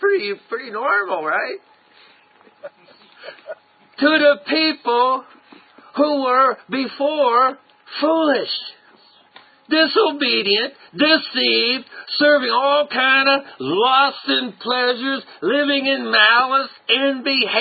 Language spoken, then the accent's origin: English; United States; born there; I mean, I'm an American by birth, Christian by choice. I care about my country.